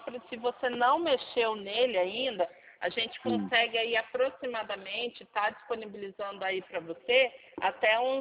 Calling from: Rio Claro, São Paulo, Brazil; Isso, aqui de Rio Claro.

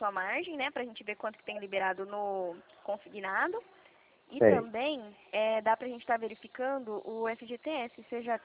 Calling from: Dracena, São Paulo, Brazil; Eu falo aqui de Dracena.

